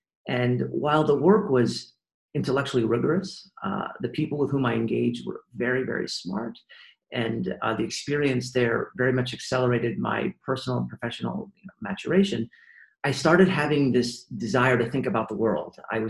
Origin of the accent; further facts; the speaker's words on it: Colorado, United States; also born or lived in Illinois; I was born in Illinois and grew up in Colorado, and I grew up in a household of parents, both of whom are academics.